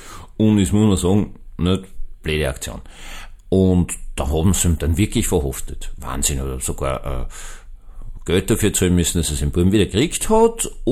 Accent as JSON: {"language": "German", "country": "Austria", "said": "Ich als Österreicher bin schockiert."}